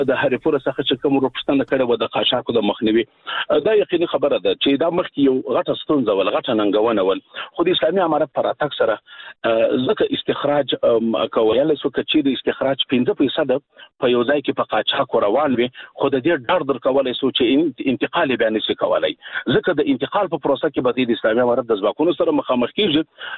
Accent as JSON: {"language": "Pashto", "country": "Afghanistan", "said": "موږ ورته متعهد پاتې یو، موږ افغانان یو."}